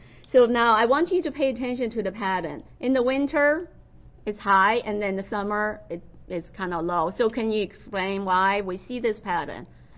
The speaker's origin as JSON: {"language": "English", "region": "Beijing", "country": "China", "said": "And I'm originally from Beijing, so this is dear near to my heart."}